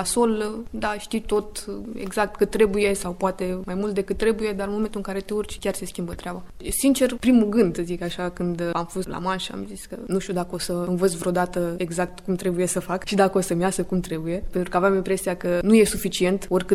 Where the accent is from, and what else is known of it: Brăila, Brăila County, Romania; born or raised there